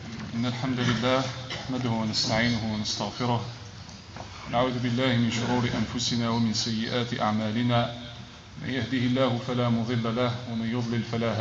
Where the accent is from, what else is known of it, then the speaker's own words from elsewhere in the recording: Algeria; المعروف عندنا في الجزائر الزردات والوعدات